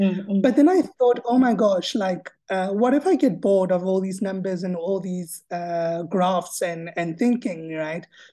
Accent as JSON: {"language": "English", "town": "Kimberley", "region": "Northern Cape", "country": "South Africa", "tie": "born or raised there", "said": "Okay, so I was raised in Kimberley in the Northern Cape. People call it the Diamond City."}